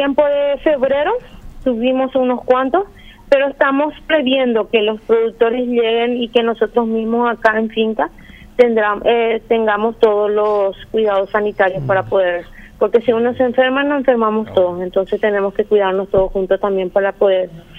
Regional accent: Paraguay; cuando somos paraguayos

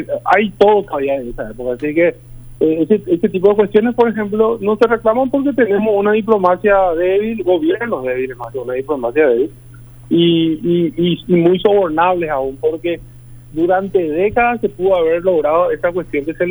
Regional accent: Paraguay

